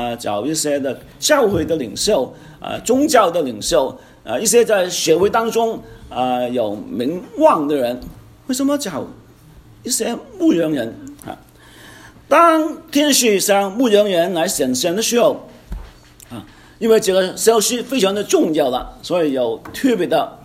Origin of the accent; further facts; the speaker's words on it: China; 作为一个中国人也不错